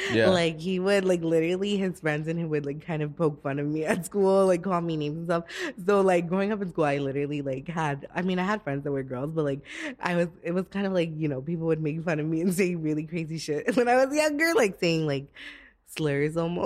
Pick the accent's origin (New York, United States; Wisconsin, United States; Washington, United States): New York, United States; Bronx; also born or lived in Manhattan; I was born in Lenox Hill Hospital in Manhattan, but I grew up in the Bronx. Mm. So originally from Bronx, New York. And Castle Hill, if you know where that is.